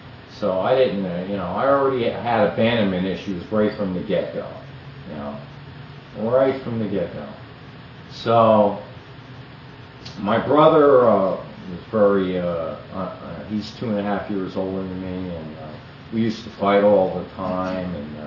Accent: Totowa, New Jersey, United States; also born or lived in Paterson; I grew up in Paterson, I grew up in Toto, which is Paterson, New Jersey, is where I was born. About a year and a half later, I was moved to the next town over in Totowa

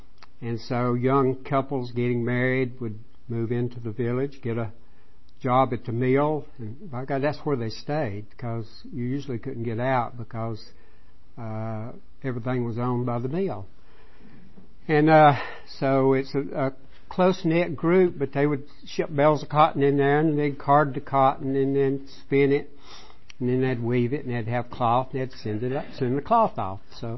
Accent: North Carolina, United States; I'm an Appalachian American. And I was born up above Asheville, North Carolina. I still have my family. That's where they live. I grew up in a cotton mill village.

